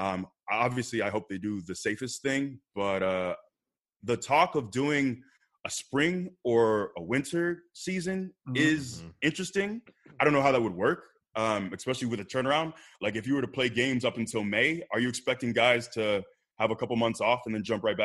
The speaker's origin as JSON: {"language": "English", "town": "Tampa", "region": "Florida", "country": "United States", "tie": "born or raised there", "said": "But I grew up in Tampa, and I live here now, so I'm allowed that."}